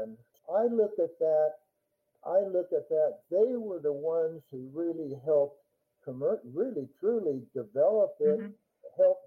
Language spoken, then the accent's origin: English; California, United States; I come from Northern California, where there's logging and mining and civil type activities, dams, bridges, and stuff like that.